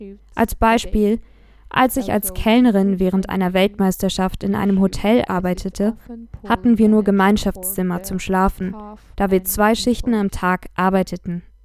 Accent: Georgia; Ich komme aus Georgien, wo viele Regionen vom Tourismus- und Dienstleistungssektor abhängig sind.

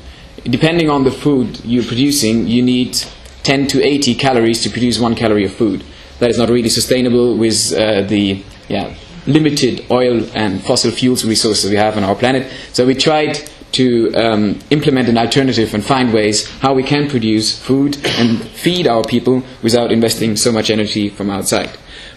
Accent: Freiburg, Baden-Württemberg, Germany; I'm coming from Freiburg to the southwest of Germany

